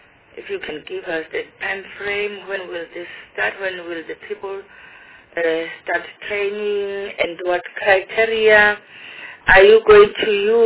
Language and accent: English; Mpumalanga, South Africa; I'm from Mpumalanga. My constituency is Hazyview, the rural area.